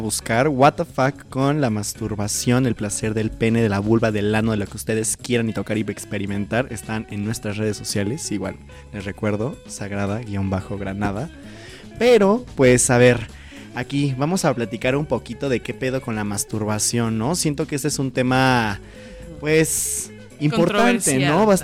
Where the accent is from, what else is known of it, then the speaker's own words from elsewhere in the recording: Mexico; pero pues como muchos mexicanos, ¿no?